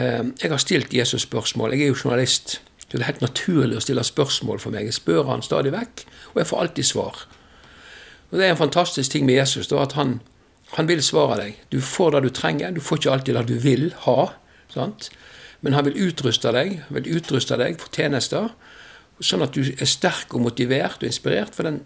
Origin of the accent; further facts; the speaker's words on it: Vestland, Norway; Jeg kommer vest for Bergen, derfor jeg havstril.